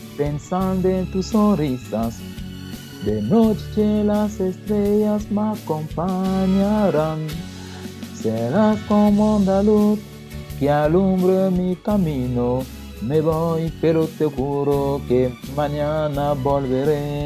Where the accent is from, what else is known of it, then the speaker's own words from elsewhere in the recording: Cameroon; now in Spain; dejó mi país, mi tierra, para venir aquí en España, ¿no?